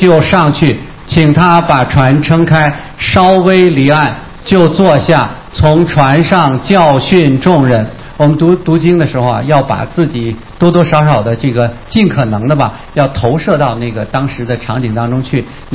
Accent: Beijing, China; 我是北京人啊，我们北京孩子小的时候，就我那个年代的时候啊，上个世纪50年代出生的这样的人啊

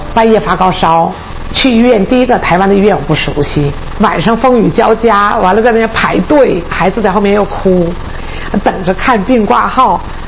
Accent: northern China, China; 其实我小的时候是在中国北方长大，对北方人来说吃饺子是一件很幸福难得的事情

